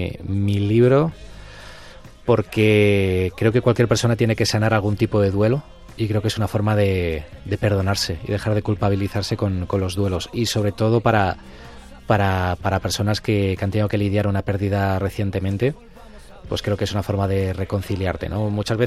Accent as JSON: {"language": "Spanish", "town": "Alcalá de Henares", "region": "Community of Madrid", "country": "Spain", "said": "en mi caso, que yo soy Alcalá de Henares, pues vives en una ciudad que tiene pues sus más y sus menos"}